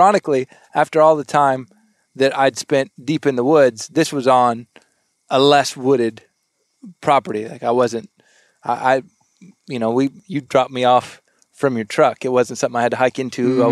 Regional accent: Texas, United States; So I didn't grow up in the deer woods. I grew up in South Texas in the duck blinds.

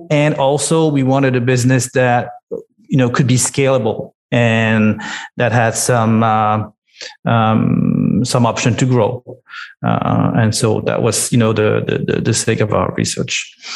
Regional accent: Paris, Île-de-France, France; moved away as an adult; now in United States; I was born in Paris, lived there for 40 years and decided.

